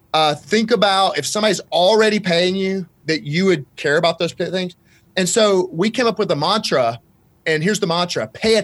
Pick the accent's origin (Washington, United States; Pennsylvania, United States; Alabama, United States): Alabama, United States; I'm a simple guy. So I'm from Alabama. So you got to keep it real simple with me.